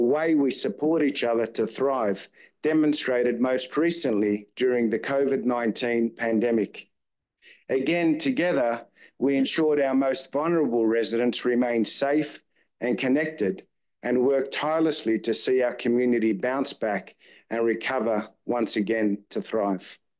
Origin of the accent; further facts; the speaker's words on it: Croydon, London, United Kingdom; Born and raised in Croydon, I have personally witnessed the transformation of our community.